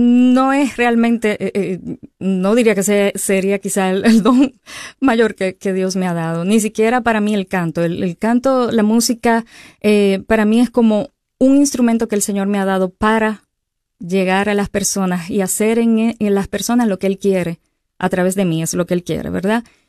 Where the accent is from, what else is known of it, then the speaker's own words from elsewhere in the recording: Santo Domingo, Distrito Nacional, Dominican Republic; Soy capitaleña, soy de Santo Domingo.